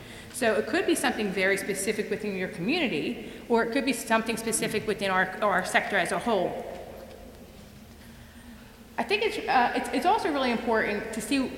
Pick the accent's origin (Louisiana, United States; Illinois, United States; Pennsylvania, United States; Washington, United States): Pennsylvania, United States; Philadelphia; that's Rocky Sylvester Stallone, and I'm from Philadelphia.